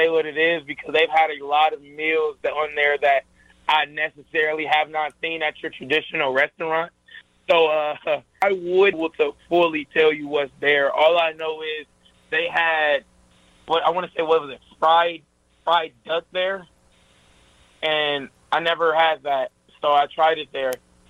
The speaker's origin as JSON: {"language": "English", "town": "Detroit", "region": "Michigan", "country": "United States", "said": "I'm from Detroit, so I definitely grew up listening to a little"}